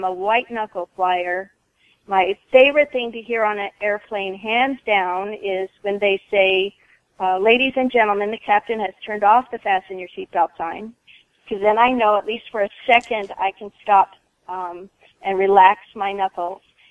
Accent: California, United States; And we come from Southern California, like I said, so the traffic here to me is nothing but...

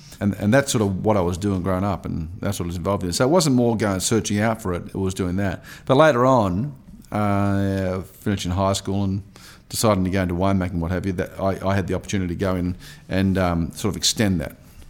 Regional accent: South Australia, Australia; I grew up in the Barossa Valley in South Australia, which of course is one of the very old districts of Australia, or wine growing districts, and I guess probably today the most recognised wine district. And I grew up on an old vineyard

